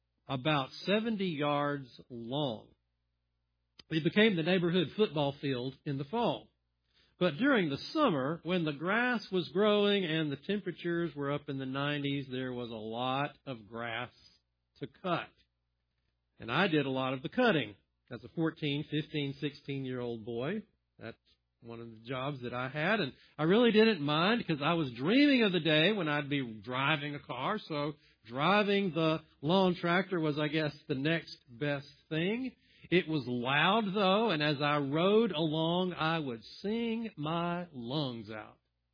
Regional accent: South Carolina, United States; the home in which I grew up down in South Carolina was situated in a heavily wooded lot, trees all over the place.

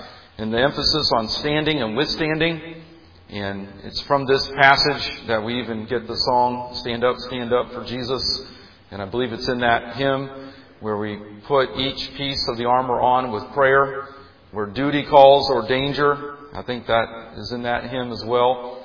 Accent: Indianapolis, Indiana, United States; I grew up near the Eagle Creek Dam and I-74. And we would drive by the Eagle Creek Dam all the time.

